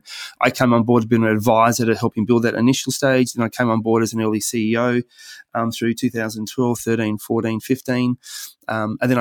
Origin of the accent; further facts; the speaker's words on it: Perth, Western Australia, Australia; I've relocated here in December, so I've been here now 6 months. Perth is my hometown.